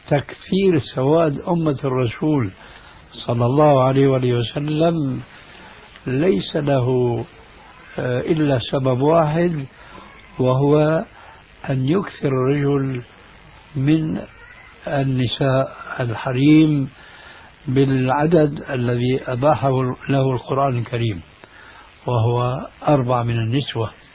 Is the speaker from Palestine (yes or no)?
no; Syria; لما انسحب الفرنسيون من بلادكم الجزائر أو من بلادنا سوريا أو من غيرها